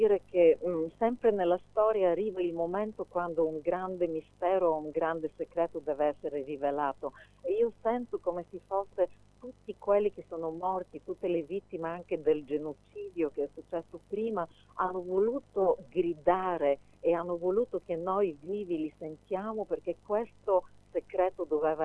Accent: Ukraine; Italian is a second language; la mia emozione di uno che è nato e cresciuto in Ucraina

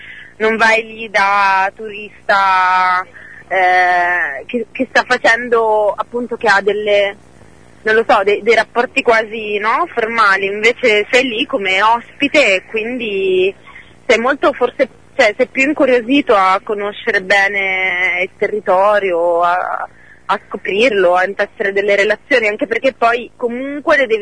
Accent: Marche, Italy; anch'io essendo marchigiana non avevo mai poi effettivamente guardato, osservato bene da vicino

